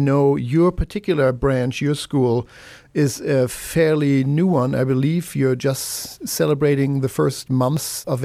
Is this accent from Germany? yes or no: yes; Germany; I'm from Germany.